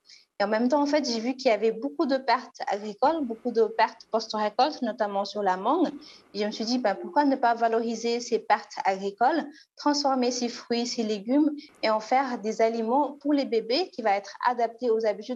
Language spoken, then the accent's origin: French; Senegal; dans mon pays d'origine, ici au Sénégal